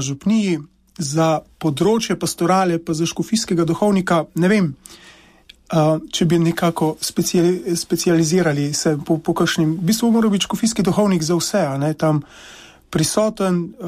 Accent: Gradac, Southeast Slovenia, Slovenia; prihajam iz Bele krajine, torej moja mladost je potekala po, če se nekoliko izrazim, po belokranjskih travnikih in stelnikih

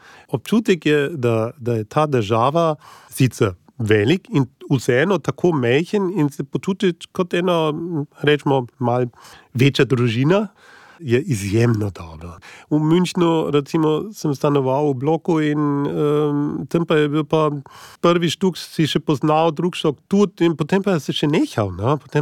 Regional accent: Munich, Bavaria, Germany; also born or lived in Ljubljana; now in Slovenia; Živim na Gorenjskem, v bistvu sem mestni otrok, sem iz Minčna in ta mesto je bil mene definitivno prevelik. Potem pa sem se preselil v Sloveniji in sem živel najprej v Ljubljani

